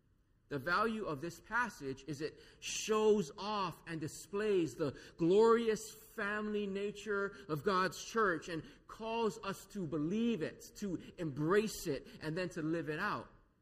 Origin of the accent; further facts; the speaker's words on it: Hawaii, United States; I loved growing up in Hawaii, and one of the reasons for that is because of the generally affectionate and warm family atmosphere that we have here.